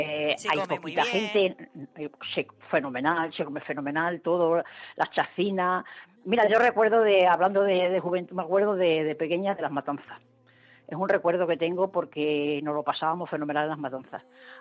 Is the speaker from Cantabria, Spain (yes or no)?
no; Santa Marta, Extremadura, Spain; also born or lived in Fuente del Maestre; Santa Marta es donde me he criado. Claro, yo siempre digo soy de Santa Marta, pero claro, tampoco puedo olvidarme que nací en Fuente del Maestre.